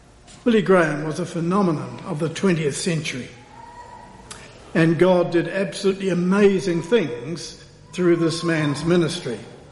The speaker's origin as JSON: {"language": "English", "town": "Whanganui", "region": "Manawatū-Whanganui", "country": "New Zealand", "tie": "born or raised there", "said": "One of the clergy in my hometown, Whanganui, was the Reverend Cecil Marshall."}